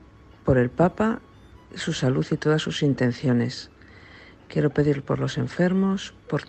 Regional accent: Madrid, Community of Madrid, Spain; de Madrid.

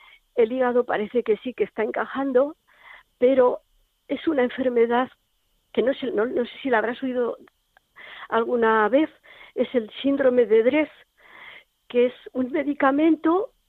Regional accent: Logroño, La Rioja, Spain; La ingresamos en Logroño, porque nosotras somos de Logroño.

